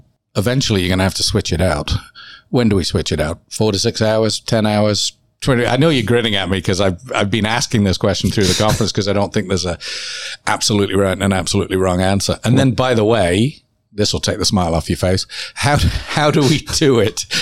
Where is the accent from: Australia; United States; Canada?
Canada; We're so Canadian, aren't we?